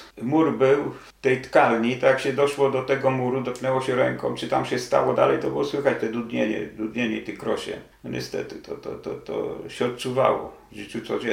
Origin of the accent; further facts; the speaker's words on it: Żyrardów, Masovian Voivodeship, Poland; ja urodziłem się w Żyrardowie, przy dawnej ulicy Żukowa. Teraz jest nazwa Wyszyńskiego. No i nas było pięcioro w sumie. Rodzice i nas trzech było, braci. Tam mieszkaliśmy do 1955